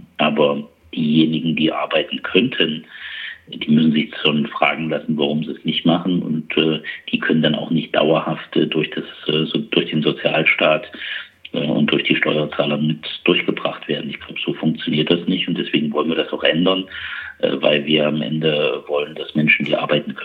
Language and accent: German; Thuringia, Germany; das sage ich jetzt auch mal als Thüringer